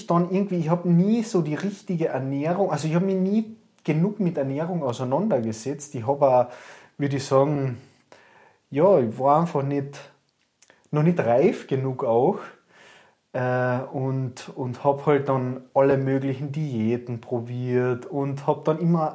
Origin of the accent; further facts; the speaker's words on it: Spittal an der Drau, Carinthia, Austria; Naja, ich bin ja ursprünglich Kärntner, wie man leicht hört. Und ja, ich bin aus Spital da, wo wir jetzt das Studio haben